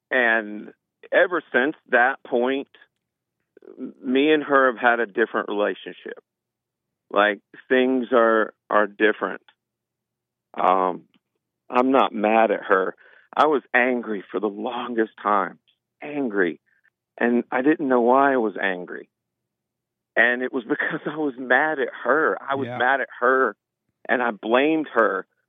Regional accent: West Coast, United States; I'm actually from the East Coast, but lived on the West Coast, grew up on the West Coast, and then moved back to the East Coast, and then have trotted around the United States all ever since.

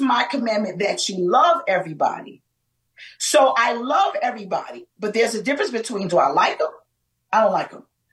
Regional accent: New York City, New York, United States; A couple of years ago when I was a little girl, I grew up in Brooklyn, New York.

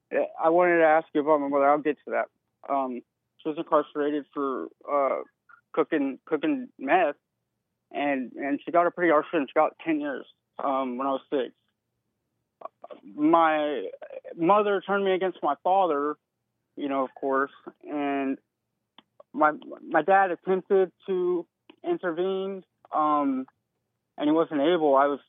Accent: Texas, United States; Honestly, when I was young, I grew up in the South, small town Texas

